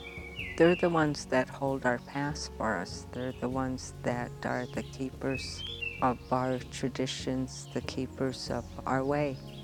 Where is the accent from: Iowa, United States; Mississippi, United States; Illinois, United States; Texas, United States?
Illinois, United States; Chicago; I tried very desperately to learn my tradition because I grew up in Chicago, and My mother would bring us up here during the summertime